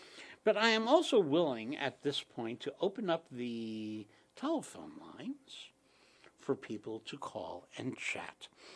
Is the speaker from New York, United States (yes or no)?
yes; Jackson Heights, New York, United States; now in Brooklyn, United States; I grew up in Jackson Heights. I spent my first 40 years in Jackson Heights. I'm in Brooklyn now, in the very, very south end of Brooklyn, Bay Ridge, to be specific.